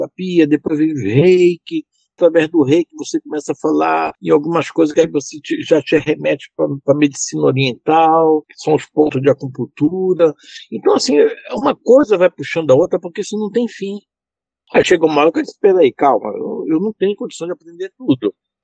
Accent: Belém, Pará, Brazil; born there; now in São Paulo, Brazil; Eu moro em São Paulo, mas eu sou nascido em Belém do Pará. E eu, durante 11 anos, eu frequentei a União Espírita Paraense, onde eu estudei o espiritismo de Allan Kardec

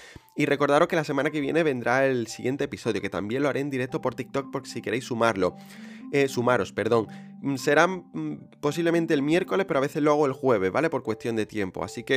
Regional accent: Andalusia, Spain; accent: Andalusian; nuestro acento andaluz, que tan especial es

